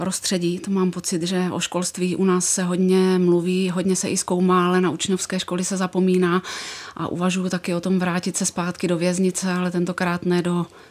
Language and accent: Czech; Brno, South Moravian Region, Czechia; Já jsem z Brna. Aha. Ale zároveň mám k tomu regionu zlínskému vazbu rodinnější. Můj otec byl ze Zlína, moje babička taky